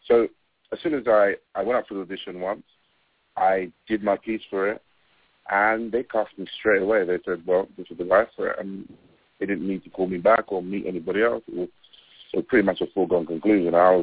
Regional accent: United Kingdom; I'm British born. I grew up in Britain, but my parents are Nigerian and they're Igbo.

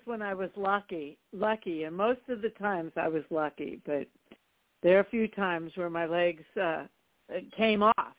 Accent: East Coast, United States; also born or lived in Key West / Washington, D.C.; and my father was stationed in Key West for two and a half years, and then we moved to D.C. when he retired. So I grew up on the East Coast.

